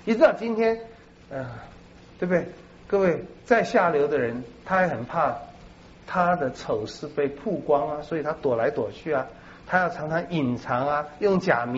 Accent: China; 就是真的从我们中国人的话，你是从鬼门关被救出来的

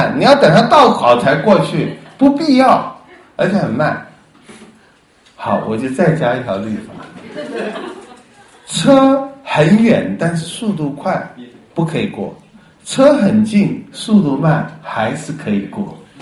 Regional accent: Taiwan; 我从台湾来，你可能把我当小孩

